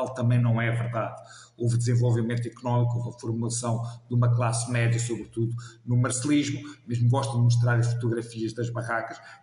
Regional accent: Portugal; que para mim era incómodo, como português não é nada incómodo.

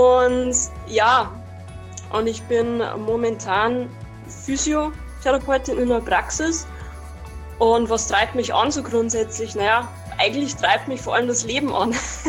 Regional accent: Bavaria, Germany; Also ich bin erstmal Anfang 30, also um genau zu sein 32. Ich komme aus Süddeutschland, genauer gesagt aus der Nähe von Regensburg. Weiß nicht, Regensburg kennt man vielleicht, also aus einem kleinen, so einem kleinen Dorf oder Ort in der Nähe davon.

